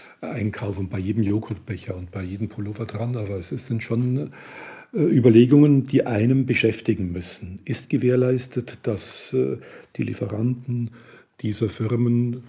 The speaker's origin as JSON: {"language": "German", "region": "Bavaria", "country": "Germany", "said": "der Föderalismus, den ich ja als Bayer zumal herzlich begrüße"}